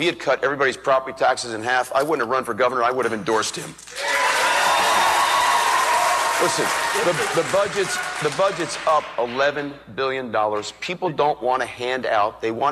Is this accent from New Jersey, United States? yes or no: yes; Hillsborough, New Jersey, United States; my hometown of Hillsborough